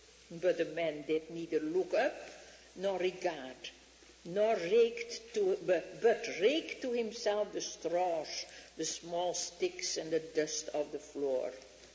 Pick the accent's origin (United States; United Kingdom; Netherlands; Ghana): Netherlands; Some time ago I was in my hometown. And I had a little accident. It was not so terrible, but I could not walk. I had hurt my hip. So a policeman helped to carry me into a car. When a policeman does something in Holland